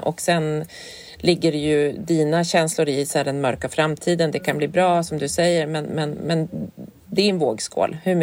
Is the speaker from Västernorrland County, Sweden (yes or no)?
yes; Härnösand, Västernorrland County, Sweden; För vi var ju uppe i Härnösand, där jag kommer ifrån.